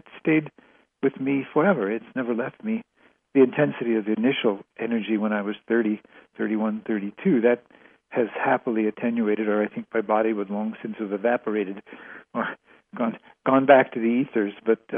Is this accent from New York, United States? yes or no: yes; New York, United States; Well, I grew up near New York, went to medical school in New York, came out and started doing my internship and electives and things like that in California.